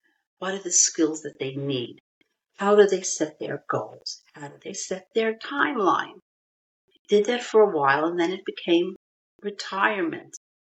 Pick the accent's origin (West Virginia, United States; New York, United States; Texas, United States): New York, United States; Brooklyn; I was born in Brooklyn, a wonderful place to be brought up, in a time that was a wonderful, simple time.